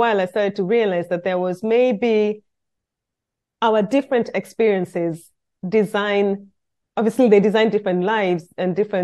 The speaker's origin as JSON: {"language": "English", "country": "Kenya", "tie": "born or raised there", "said": "I was born and raised in Kenya"}